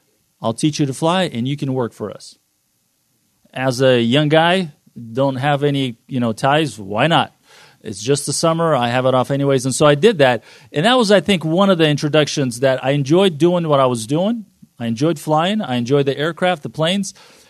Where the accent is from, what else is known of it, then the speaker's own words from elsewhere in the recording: Fresno, California, United States; We both grew up in the church. It was Slavic churches, different cities. I grew up in Fresno, California.